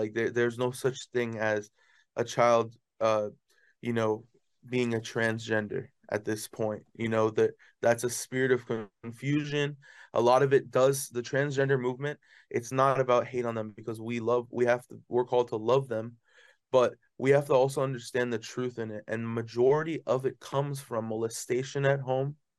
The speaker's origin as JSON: {"language": "English", "town": "Miami", "region": "Florida", "country": "United States", "said": "Then I went into the Latin world and I was writing English hooks for Latin artists because I'm from Miami."}